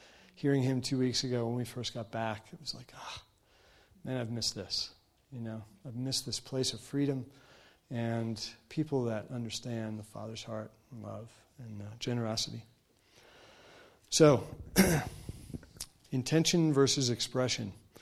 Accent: New Jersey, United States; I'm from New Jersey, so I'm more given to really loud outbursts of truth and happiness and anger.

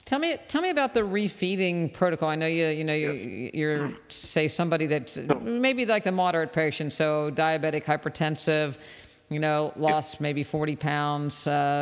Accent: West Virginia, United States; Luckily for me, I'm originally from West Virginia, and when I went to medical school in 1987

